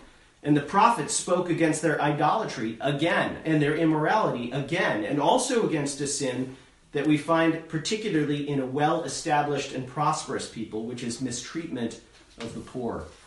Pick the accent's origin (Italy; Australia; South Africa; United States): United States; New York; And I can say that because I'm from New York.